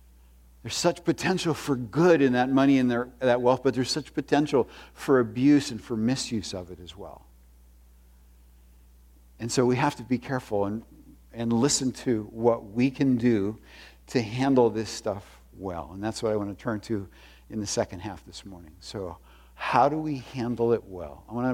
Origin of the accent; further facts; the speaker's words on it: Junction City, Wisconsin, United States; I grew up in Junction City, and I had a lot of sins that typical teenage boys in central Wisconsin have.